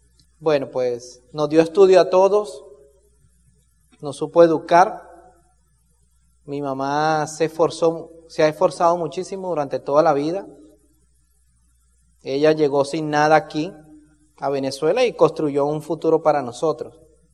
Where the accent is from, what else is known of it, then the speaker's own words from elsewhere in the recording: Cali, Valle del Cauca, Colombia; born there; Yo soy el menor de 3 hijos. Nací en Cali, en Colombia.